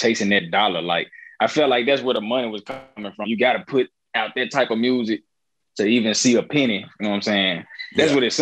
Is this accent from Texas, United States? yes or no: no; Memphis, Tennessee, United States; Yeah, so I'm originally from Memphis.